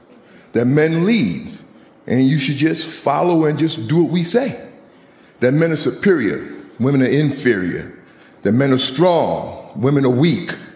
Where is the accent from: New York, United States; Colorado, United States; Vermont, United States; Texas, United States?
New York, United States; New York City; So I grew up in New York City, between Harlem and the Bronx.